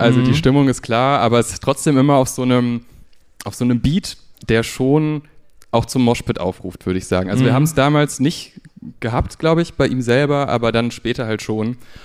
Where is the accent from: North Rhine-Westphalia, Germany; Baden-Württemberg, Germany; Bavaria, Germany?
North Rhine-Westphalia, Germany; ich bin ja aus NRW